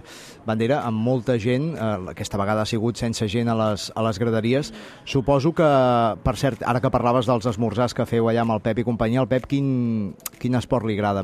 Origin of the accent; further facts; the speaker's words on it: Manresa, Catalonia, Spain; perquè jo sóc de Manresa i anem cada vegada allà